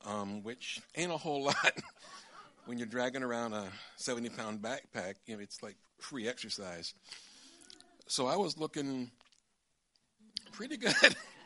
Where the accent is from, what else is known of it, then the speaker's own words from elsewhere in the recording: United States; I'm dirty. I'm American. Demographically, I'm unsuited.